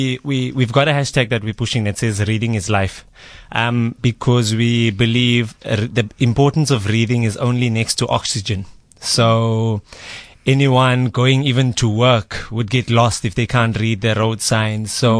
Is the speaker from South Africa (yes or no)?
yes; Eastern Cape, South Africa; first language Afrikaans; English is a second language; so I grew up in the Eastern Cape, and I grew up speaking Afrikaans and isiXhosa.